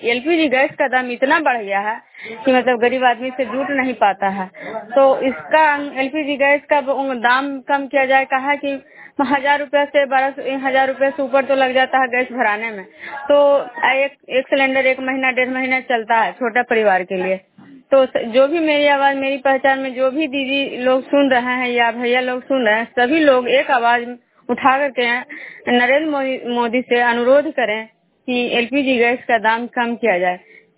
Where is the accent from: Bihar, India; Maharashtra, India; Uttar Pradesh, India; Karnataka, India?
Bihar, India; Nalanda; मैं बिष्णुपुर ग्राम खजरा पंचायत नालंदा जिला रंगनौसा प्रखंड के निवासी हूँ।